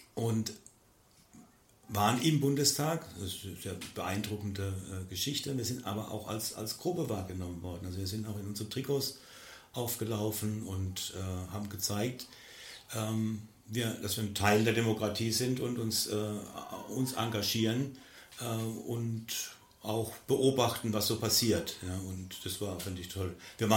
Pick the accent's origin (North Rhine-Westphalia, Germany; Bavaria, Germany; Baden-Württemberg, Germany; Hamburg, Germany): Baden-Württemberg, Germany; Mannheim; als Mannheimer Neidler auch viel Spaß